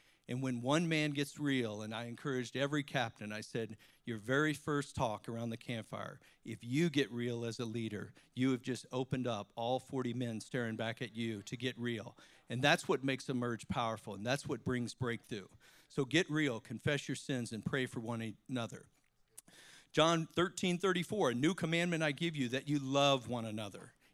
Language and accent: English; Virginia, United States; Now, I grew up in Virginia. I love to play every sport and football team.